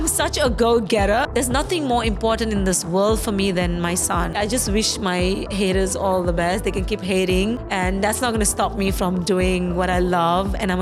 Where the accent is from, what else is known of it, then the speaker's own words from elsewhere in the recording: South Africa; accent: South African; So that's why I have a bit of a South African accent. And so I lived in South Africa like half my life. And then I moved to Dubai. Before Dubai, I was in London for like 4 years. I lived in London. I worked there. And then I moved to Dubai. So I've been in Dubai for 16 years now.